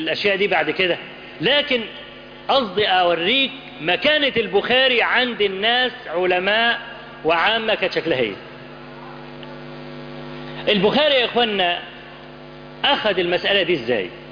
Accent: Egypt

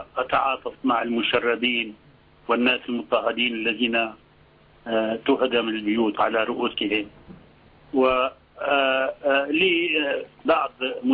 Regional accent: Syria

